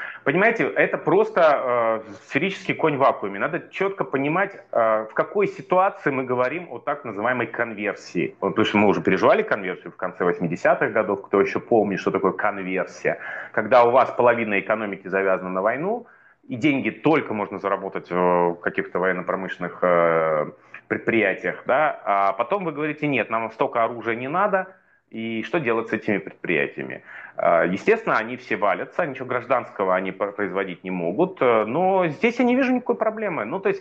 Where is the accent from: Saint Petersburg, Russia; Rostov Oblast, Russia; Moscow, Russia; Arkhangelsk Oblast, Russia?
Arkhangelsk Oblast, Russia; Я родом из Архангельской области, у меня там был дом в Устьянском районе, там крупнейшая устьянская лесопромышленная компания.